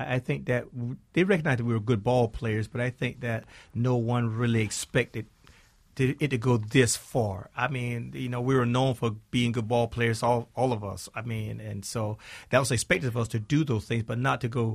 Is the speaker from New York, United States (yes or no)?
no; South Carolina, United States; I'm from South Carolina, population of about 500 in my hometown.